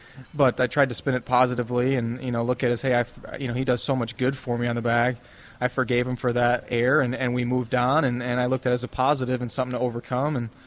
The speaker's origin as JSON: {"language": "English", "region": "Wisconsin", "country": "United States", "tie": "born or raised there", "said": "And I grew up in Wisconsin, and the courses weren't in real good shape in the spring."}